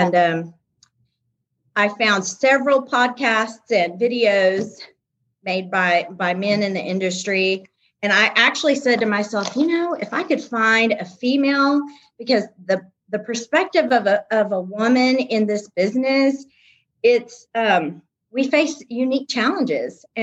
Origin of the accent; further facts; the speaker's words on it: Houston, Texas, United States; now in Huntsville, United States; Okay, so I live in Huntsville, Alabama. I'm from Houston, Texas, actually South Houston, Texas. And we moved here about 12 years ago.